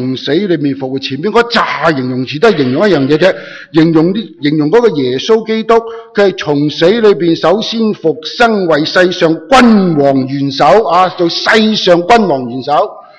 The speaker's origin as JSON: {"language": "Cantonese", "country": "Hong Kong", "tie": "born or raised there", "said": "以前我喺香港长大嘛"}